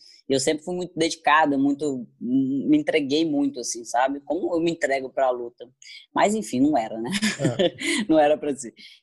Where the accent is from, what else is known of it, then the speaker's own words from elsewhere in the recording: Muriaé, Minas Gerais, Brazil; Eu sou de Muriaé, Minas Gerais, uma cidade pequenina.